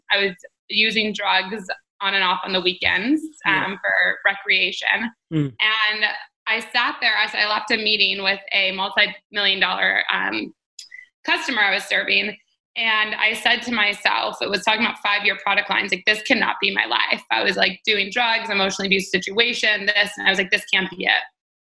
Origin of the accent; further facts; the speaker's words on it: Detroit, Michigan, United States; So I'm from Detroit, Michigan, which is in the States. And I always grew up traveling.